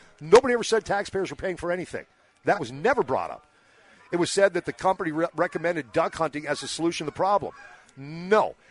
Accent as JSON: {"language": "English", "region": "Minnesota", "country": "United States", "tie": "born or raised there", "said": "I grew up in Minnesota. I grew up in northern Minnesota. We lived at the lakes."}